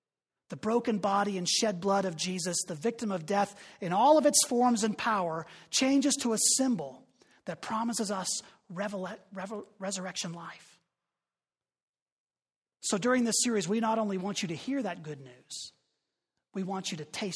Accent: Pittsburgh, Pennsylvania, United States; he's from Philly and I'm from Pittsburgh

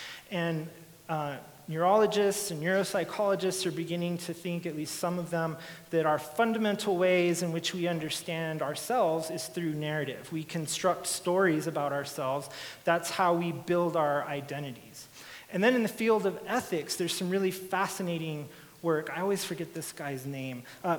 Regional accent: Albuquerque, New Mexico, United States; I grew up in Albuquerque, New Mexico.

